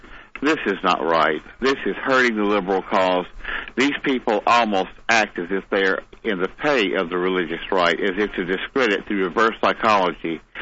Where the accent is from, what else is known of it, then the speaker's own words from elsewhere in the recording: the South, United States; No, I don't think so, because I'm from the South